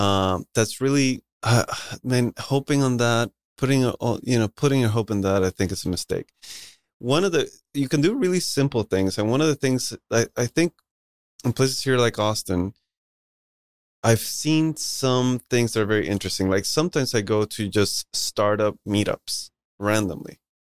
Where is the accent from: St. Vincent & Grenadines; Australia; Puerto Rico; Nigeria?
Puerto Rico; at least in Puerto Rico, I'm from Puerto Rico